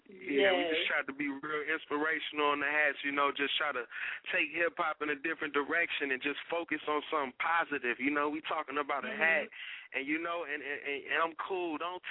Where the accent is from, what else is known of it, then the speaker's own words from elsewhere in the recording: Twin Cities, Minnesota, United States; You know, I'm from the Twin Cities, you know, Minnesota.